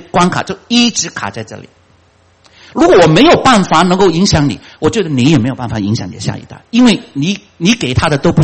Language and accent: Chinese; China; 我们中国人是最典型的嘛，对吗？